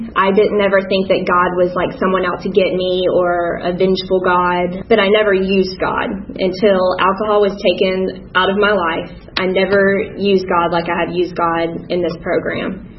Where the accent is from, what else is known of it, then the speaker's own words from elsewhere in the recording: Virginia, United States; born there; I was born in Virginia. Let's hang out.